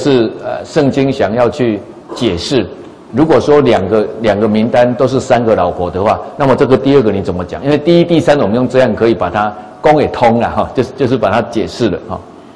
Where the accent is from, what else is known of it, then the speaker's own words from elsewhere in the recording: Taiwan; 那所以当我说我是台湾人的时候也对，那我说我是河洛人的也对，我是台湾人当中的河洛人